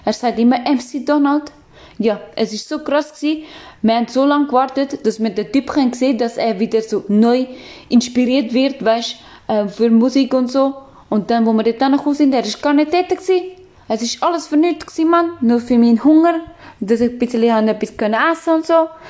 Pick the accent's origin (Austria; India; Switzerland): Switzerland; Neuenhof, Aargau; Ich komme aus Neuenhof